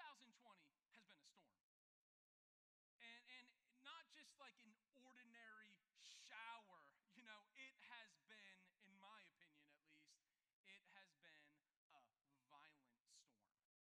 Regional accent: Boston, Massachusetts, United States; I'm from the Boston area, and we were going to head up to Canada, we're going to go camping

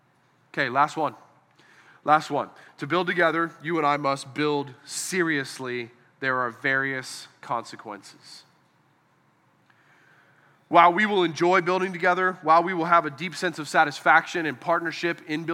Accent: Pittsburgh, Pennsylvania, United States; because I grew up saying yins in Pittsburgh

